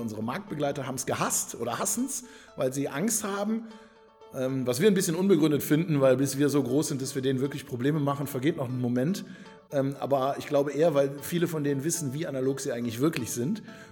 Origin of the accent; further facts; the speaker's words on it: Eschweiler, North Rhine-Westphalia, Germany; Ich bin jetzt 35, bin 15 Kilometer östlich in Eschweiler aufgewachsen